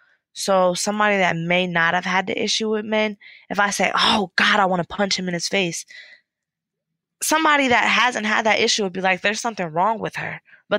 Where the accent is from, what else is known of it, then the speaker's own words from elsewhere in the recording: Akron, Ohio, United States; I decided that I didn't want to go back to my hometown, Akron, because I didn't want to go back to the same people, the same ways, the same lifestyle.